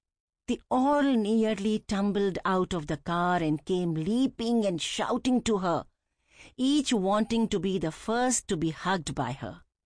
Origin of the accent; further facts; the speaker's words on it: Shiggaon, Karnataka, India; I spent my childhood carefree, stress-free, with my cousins and grandparents at my hometown, Shigaon, a sleepy town in North Karnataka.